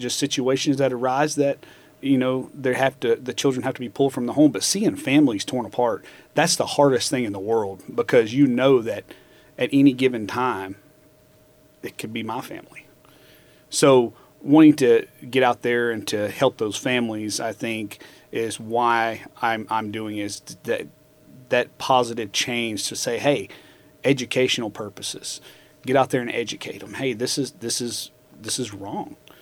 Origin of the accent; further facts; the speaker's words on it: Mississippi, United States; now in Missouri, United States; And I'm originally from Mississippi.